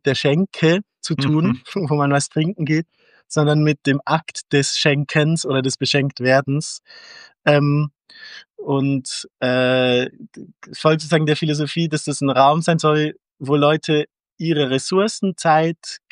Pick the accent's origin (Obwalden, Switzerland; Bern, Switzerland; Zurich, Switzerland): Zurich, Switzerland; Ja, also ich kann auch Schweizerdeutsch. Ich bin in Zürich miteinander. Ich bin in Zürich aufgewachsen. Genau, lebe schon lange hier, zwischendurch auch mal woanders, aber genau, also ich bin sozusagen der Zürcher Anker im Team.